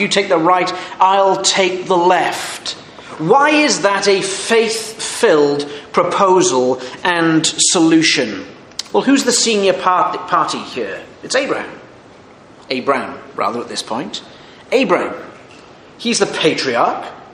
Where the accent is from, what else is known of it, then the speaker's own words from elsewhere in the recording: Wales, United Kingdom; and I'm not Scottish, by the way, I'm Welsh, just so you know.